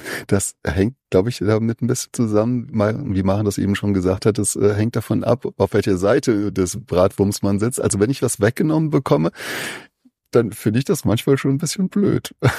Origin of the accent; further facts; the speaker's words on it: Saarland, Germany; als Saarländer